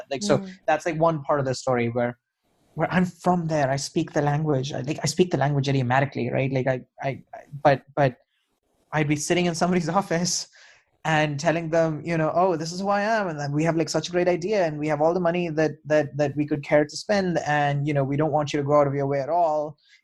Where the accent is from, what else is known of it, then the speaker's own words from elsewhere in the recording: India; But we're both from developing countries. He's from Turkey and I'm from India.